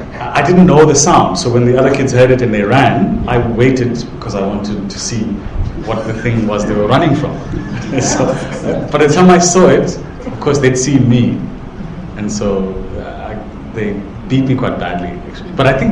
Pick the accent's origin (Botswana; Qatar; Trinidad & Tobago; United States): Botswana; Pitsane; And part of my life was spent growing up in Botswana in a rural village called Pitsane.